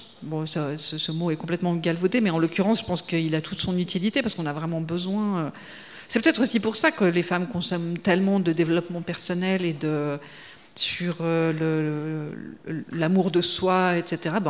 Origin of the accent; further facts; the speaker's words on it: Geneva, Switzerland; moi, en tant que genevoise, si vous voulez, le calvinisme et tout ça